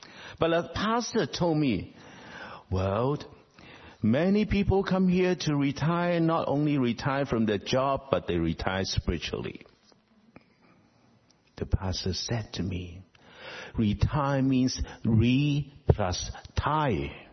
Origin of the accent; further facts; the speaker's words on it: Hong Kong; now in Vancouver, Canada; Vancouver is a beautiful place for retirement. So many immigrants come over. We know that I came from Hong Kong.